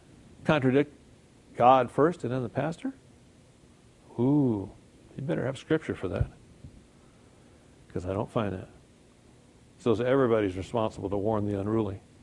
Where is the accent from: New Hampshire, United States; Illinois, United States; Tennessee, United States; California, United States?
California, United States; I grew up in Southern California. A lot of earthquakes.